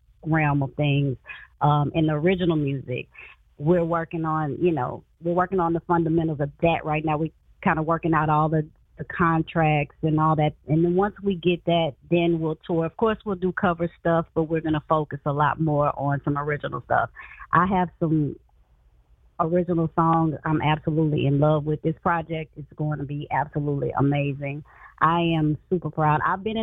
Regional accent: Lafayette, Louisiana, United States; I am Creole from Lafayette, Louisiana.

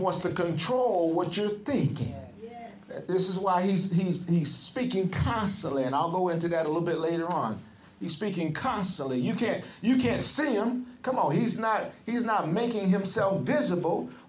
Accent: West Cocoa, Florida, United States; Pastor Pam grew up out in West Cocoa. I grew up out in West Cocoa.

